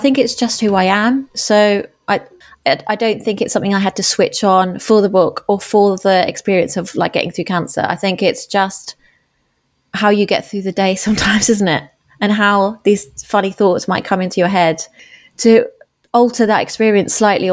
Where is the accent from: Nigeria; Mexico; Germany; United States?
Germany; born there; English is a second language; I was born in Germany and English wasn't my first language.